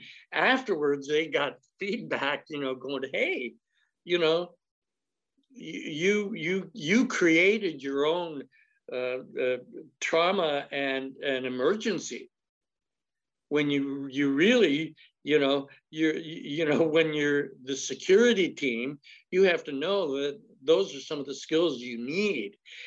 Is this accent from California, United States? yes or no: yes; Los Angeles, California, United States; I mean, we're from Los Angeles area, so it was like, wow, there's hippies everywhere around here.